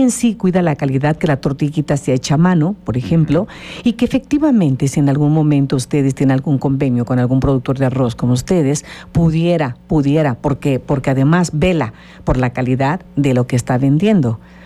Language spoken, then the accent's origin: Spanish; Morelos, Mexico; mi estado, de mi tierra de Zapata